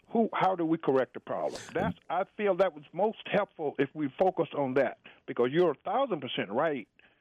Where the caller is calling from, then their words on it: Washington, District of Columbia, United States; calling from Washington, D.C.